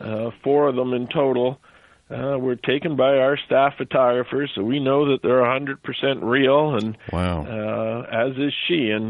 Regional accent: Canada; I am Canadian personally.

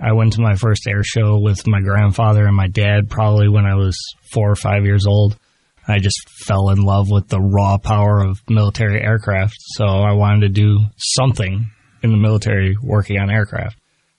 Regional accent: Chicago, Illinois, United States; yeah, I grew up in the Chicago area.

